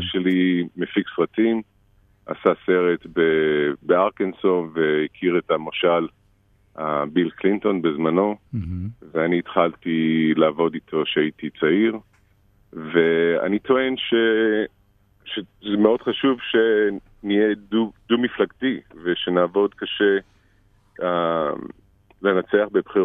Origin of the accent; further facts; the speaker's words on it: Los Angeles, California, United States; also born or lived in Israel; נולדתי בישראל וירדנו שהייתי בין בערך שנתיים.